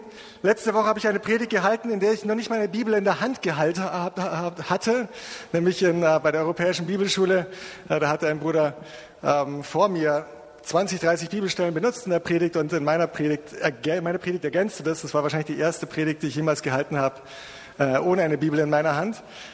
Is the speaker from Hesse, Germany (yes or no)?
no; Munich, Bavaria, Germany; born there; als Münchner, als geborener Münchner in Bayern.